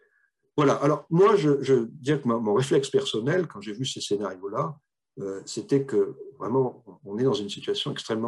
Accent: Nouvelle-Aquitaine, France; C'est parce que c'est ma région d'origine. J'ai un nom breton que je ne renie pas, mais c'est mon papa et ma maman est Aquitaine.

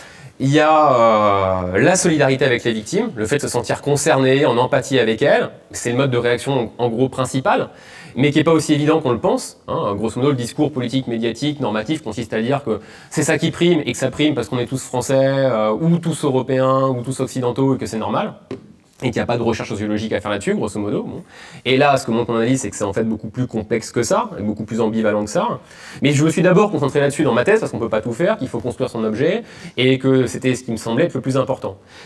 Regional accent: France; Ok, en tant que Français, on a été libéré par les Américains

